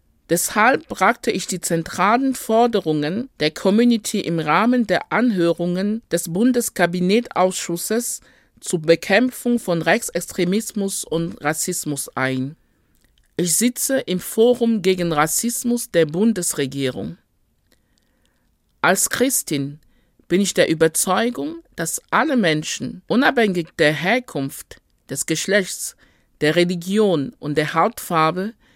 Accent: Germany; Ich betrachte mich als eine Deutsche mit afrikanischen Wurzeln, die in und zwischen verschiedenen Kulturen lebt. Meine Eltern kommen ursprünglich aus Kamerun, sind in die USA ausgewandert

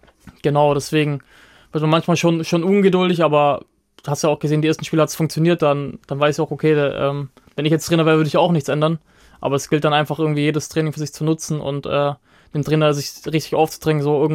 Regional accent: Stuttgart, Baden-Württemberg, Germany; als Stuttgarter, wenn du von klein auf dort anwächst

